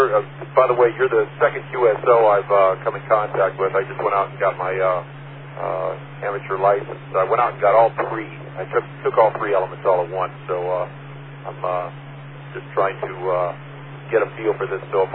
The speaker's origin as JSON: {"language": "English", "town": "Nutley", "region": "New Jersey", "country": "United States", "said": "I am from Nutley"}